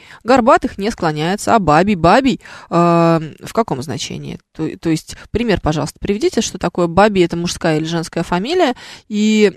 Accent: Khartsyzk, Donetsk Oblast, Ukraine; знаю ли я этимологию названия моего родного города Харцизск?

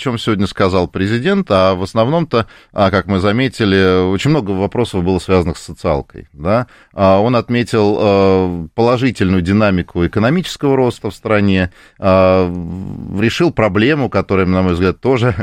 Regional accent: Moscow, Russia; я москвич, живу в доме, в многоквартирном доме

